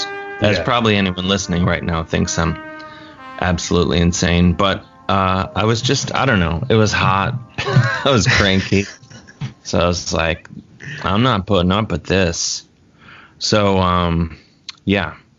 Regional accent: University Heights, Ohio, United States; Mayfield Heights, one town over from where I grew up in University Heights.

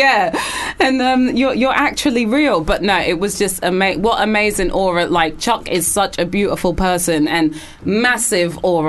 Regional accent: London, United Kingdom; me growing up in North London...

